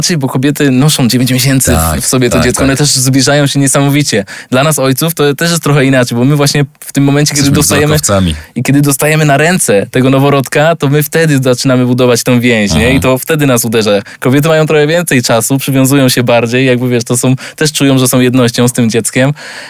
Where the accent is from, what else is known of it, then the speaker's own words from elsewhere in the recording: Greater Poland Voivodeship, Poland; Ja jestem z Wielkopolski